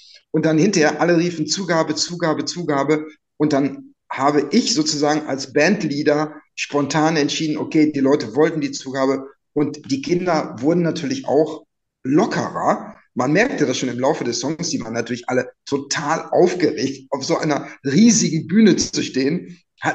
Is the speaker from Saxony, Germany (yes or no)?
no; Münster, North Rhine-Westphalia, Germany; Detlef und ich, wir kommen ja beide aus Münster